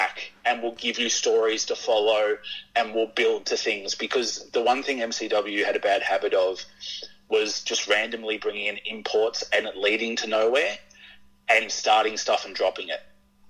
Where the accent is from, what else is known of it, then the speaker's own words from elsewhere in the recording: Melbourne, Victoria, Australia; I grew up in West Heidelberg's housing commission.